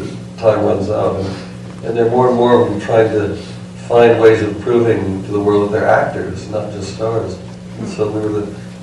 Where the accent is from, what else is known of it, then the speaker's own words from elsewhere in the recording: Minnesota, United States; Because I grew up in Minnesota before we had a television, we had radio.